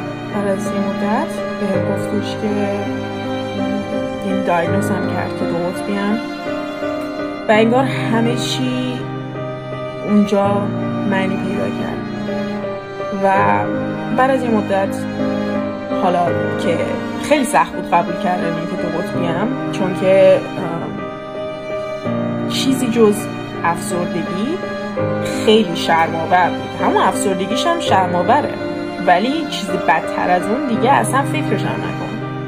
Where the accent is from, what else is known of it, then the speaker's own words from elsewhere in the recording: Iran; خلاصه من اینجور بزرگ شد، من توی ایران بزرگ شدم.